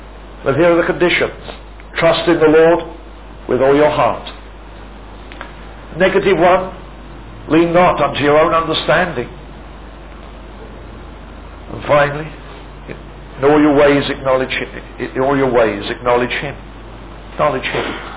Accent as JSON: {"language": "English", "region": "East of England", "country": "United Kingdom", "tie": "born or raised there", "lives_now": "Philippines", "said": "Now I'm an Englishman, although I live in the Philippines. And as I grew up, in places I've been, and particularly where my parents were living, north of the city of Norwich."}